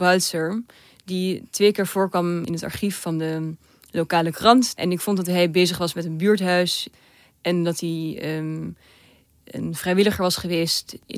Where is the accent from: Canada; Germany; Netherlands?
Germany; Sternberg, Mecklenburg-Vorpommern; Dutch is a second language; Ik ben opgegroeid in Mecklenburg-Vorpommern, in een heel klein stadje Sternberg. Het is een stadje van 5000 inwoners. Het is zo'n heel typisch Oost-Duitse stadje met vakwerkhuizen en straten met kinderkopjes. Het ligt tussen twee meren